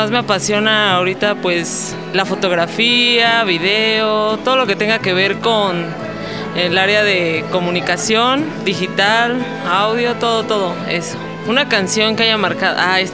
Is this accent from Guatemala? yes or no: no; San Miguel Tlaixpan, State of Mexico, Mexico; Vengo de San Miguel Tlaixpan.